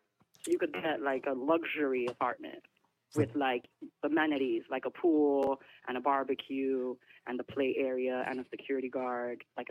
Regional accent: New York, United States; I'm from Harlem.

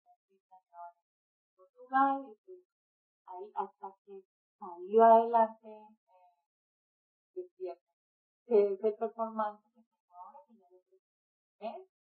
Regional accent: Cali, Valle del Cauca, Colombia; now in Germany; me conecté en el paro otra vez muy intensamente con mi país, porque además soy de Cali

